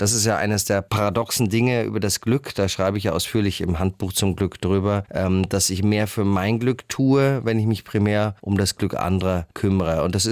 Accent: Berlin, Germany; 1955 geboren in Schlachtensee, da auch gewohnt.

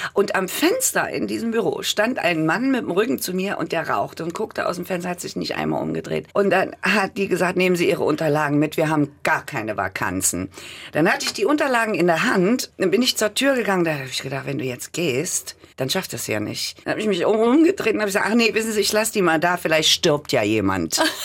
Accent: Germany; ich komme aus der DDR, damals war ja noch die DDR, komme aus der DDR

